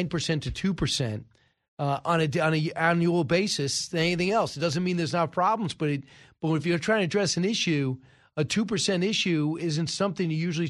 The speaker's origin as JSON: {"language": "English", "region": "New York", "country": "United States", "tie": "born or raised there", "said": "where I grew up on Long Island"}